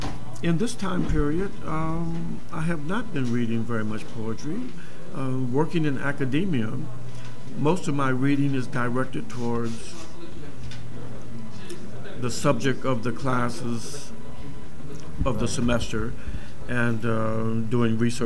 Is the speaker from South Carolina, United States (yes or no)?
no; Chicago, Illinois, United States; I'm originally from Chicago, and I have always been viewed as somewhat separate, even in my own family when I was growing up.